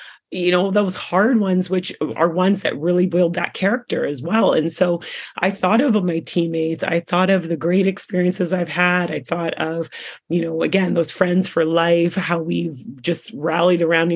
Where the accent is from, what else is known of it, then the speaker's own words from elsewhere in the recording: Coquitlam, British Columbia, Canada; I grew up in Coquitlam. I love to play soccer.